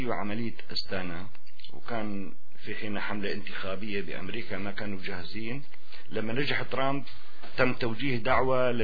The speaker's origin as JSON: {"language": "Arabic", "country": "Syria", "said": "اليوم نحن كسوريين ما يهمنا العملية السياسية"}